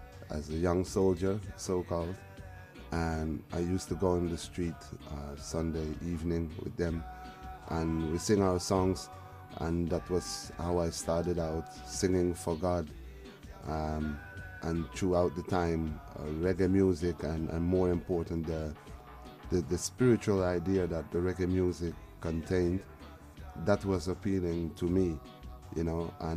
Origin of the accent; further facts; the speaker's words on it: Amsterdam, North Holland, Netherlands; English is a second language; I come from the Netherlands. I live in the city, the capital, Amsterdam. My mother is Dutch and my father comes from Suriname, you know, South America area. And I grew up in Amsterdam all my life.